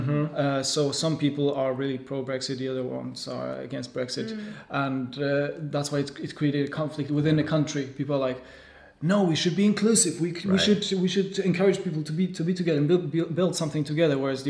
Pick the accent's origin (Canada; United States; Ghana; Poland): Poland; English is a second language; now in United Kingdom; hey, I'm from Poland